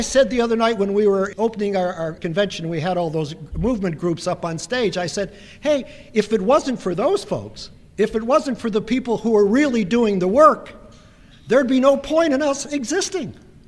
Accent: United States; Here I am from America

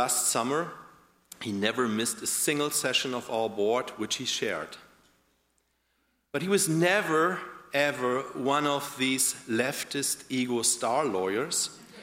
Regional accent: Berlin, Germany; I'm from Berlin.

